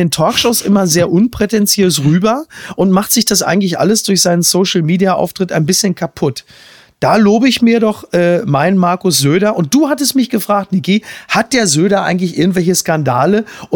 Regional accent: North Rhine-Westphalia, Germany; Ich komme aus dem Ruhrgebiet

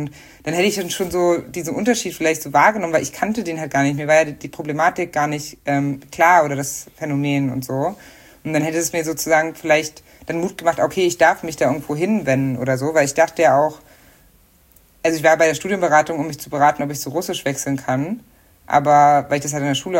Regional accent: East Germany, Germany; Also wir haben das in Ostdeutschland, wo ich aufgewachsen bin, zumindest so gemacht.

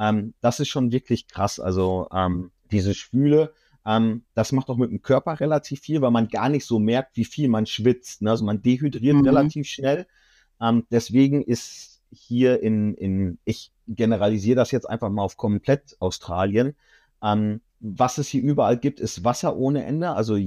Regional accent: Germany; gibt's bei uns in Deutschland auch.

